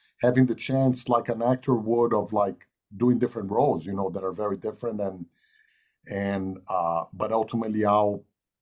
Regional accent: Brazil; and also I'm from Brazil, so the Brazilian music, obviously Brazil is a very musical country, and the music of Brazil is very, very important to me as well.

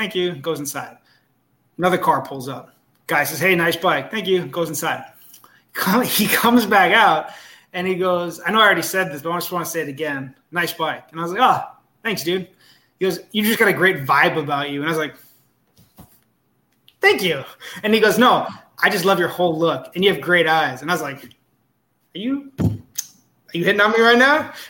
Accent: Lake Mills, Wisconsin, United States; also born or lived in Milwaukee, United States; And that's so I used to live in Milwaukee until I was about 12. Then we moved to this small farming town, my mom, called Lake Mills.

